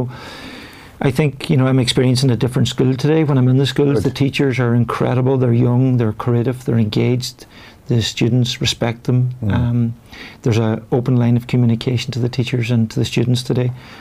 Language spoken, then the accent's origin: English; Letterkenny, Ulster, Ireland; I think it was because I was from the countryside. Growing up in Donegal, I was from a more rural part of Letterkenny